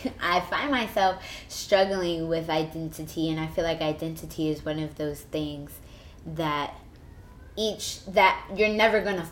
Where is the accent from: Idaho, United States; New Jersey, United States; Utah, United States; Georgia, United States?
New Jersey, United States; Somerset; So personally, I grew up in Somerset, New Jersey